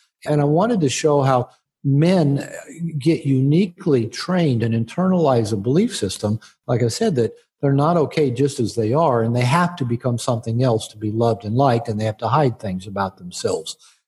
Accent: Seattle, Washington, United States; But yeah, I'm originally from the Seattle area. So I grew up with had a lot of Mormon friends.

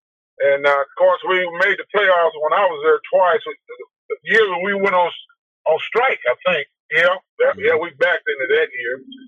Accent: St. Louis, Missouri, United States; now in Texas, United States; And growing up in St. Louis, then, Orlando Torpedo, Bob Gibson, Lou Brock, those was my heroes.

